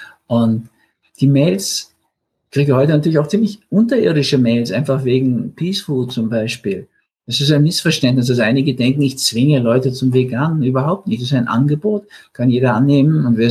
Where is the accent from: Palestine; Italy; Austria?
Austria; Und dann tanzen wir vielleicht mit dem Donauwalzer als Österreicher